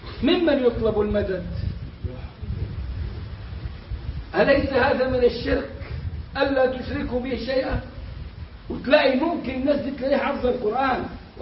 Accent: Egypt; النبي ده مفتاح كلامنا كمصريين

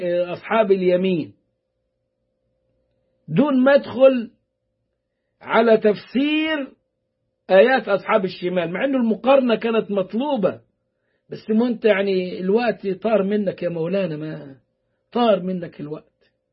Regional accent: Upper Egypt, Egypt; وبقولوا عندنا في الصعيد

